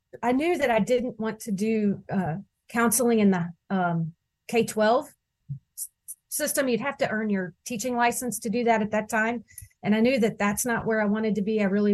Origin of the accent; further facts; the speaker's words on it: Louisville, Kentucky, United States; also born or lived in Owensboro; And so I was born in Owensboro, Kentucky, Western Kentucky, but our family moved to Louisville, Kentucky. That is Louisville or Louisville. But when I was three